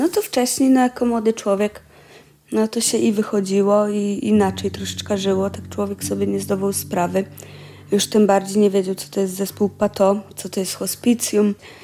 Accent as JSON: {"language": "Polish", "region": "Silesian Voivodeship", "country": "Poland", "tie": "born or raised there", "moved": "as an adult", "lives_now": "Wasilków, Poland", "said": "Urodziłam się na Śląsku, mieszkałam na Śląsku. W pewnym momencie chciałam troszkę jakoś wydorośleć. Pojechałam w każdym razie za granicę. No i tam poznałam męża. I po pewnym czasie przyjechaliśmy tutaj do Wasilkowa. No i tak już tu jestem 4 lata."}